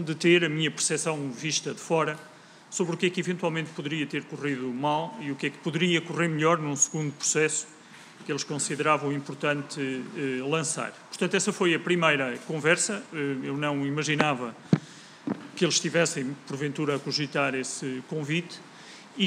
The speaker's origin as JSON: {"language": "Portuguese", "town": "Mangualde", "region": "Viseu", "country": "Portugal", "tie": "born or raised there", "said": "Eu sou natural do Distrito Viseu, da cidade de Mangualde"}